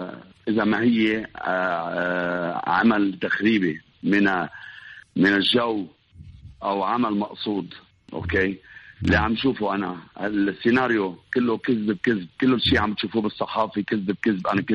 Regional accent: Lebanon; نحن إذاعتنا هون بلبنان محدودة، أنتوا جماعة بتقدروا توصلوا صوتنا. أنا مواطن لبناني عم ناشد الدول الغربية

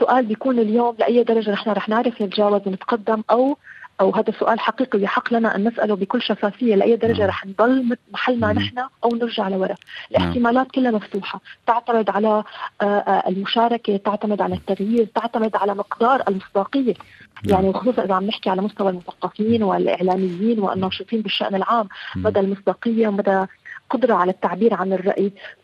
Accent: Syria; أنا أشعر كسورية تعيش في أوروبا أو تعيش في سوريا

